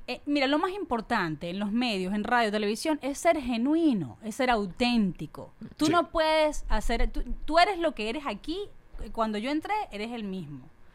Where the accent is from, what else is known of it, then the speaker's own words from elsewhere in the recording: Venezuela; no hay medios libres en Venezuela, en mi país, donde me gustaría estar